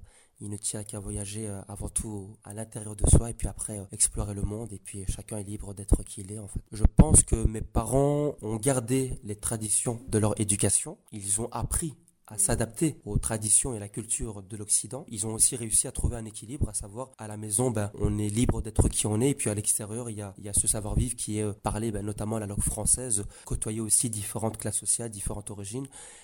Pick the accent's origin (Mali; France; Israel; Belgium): Belgium; je suis marocain avec mes racines. Mais je suis avant tout musulman, c'est ma religion. Je suis belge